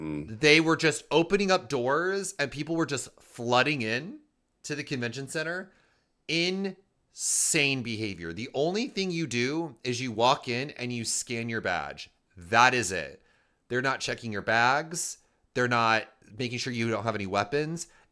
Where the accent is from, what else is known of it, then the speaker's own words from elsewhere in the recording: Nebraska, United States; So growing up in Nebraska, there are two things I always wanted to do being a little nerd growing up.